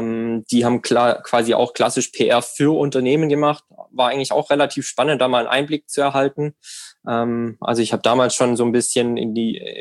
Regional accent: Baden-Württemberg, Germany; Gemeinschaftskunde, heißt es bei uns in Baden-Württemberg.

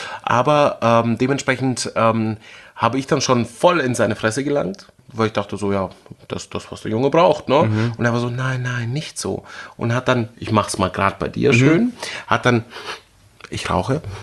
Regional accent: Berlin, Germany; ich komme aus Berlin, also es gibt hier nichts, was ich nicht wirklich gesehen habe irgendwie

